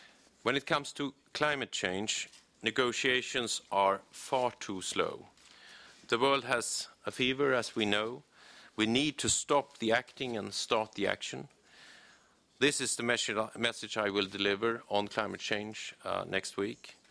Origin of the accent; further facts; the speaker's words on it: Sweden; On a personal note, I can say that that's more people than we have inhabitants in my home country, Sweden.